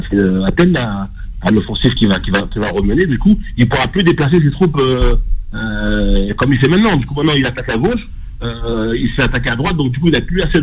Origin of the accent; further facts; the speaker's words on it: Limoges, Nouvelle-Aquitaine, France; Donc, du coup, moi, je suis de Limoges